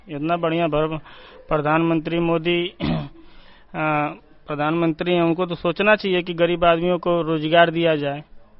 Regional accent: Dullapur, Uttar Pradesh, India; दुल्लापुर के रहने वाले हैं।

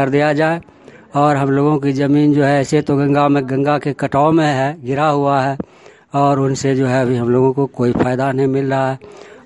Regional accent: Tikarampur, India; ग्राम टीकारामपुर के निवासी हूं

